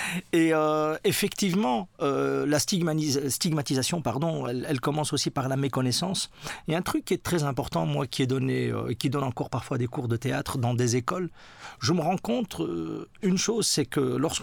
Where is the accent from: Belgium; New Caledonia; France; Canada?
Belgium; Brussels, Brussels-Capital Region; non, je suis bruxellois. Je dis toujours je suis d'où je vis, donc j'aime cette ville, j'aime les gens, j'aime ce pays, c'est mon pays.